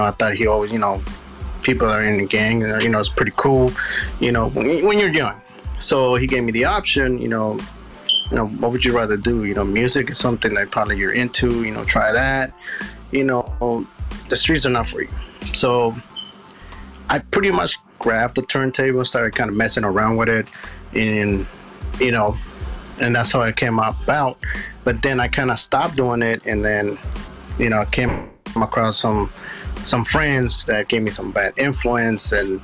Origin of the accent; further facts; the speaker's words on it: Richmond, California, United States; I'm actually from Richmond, California, the Bay Area.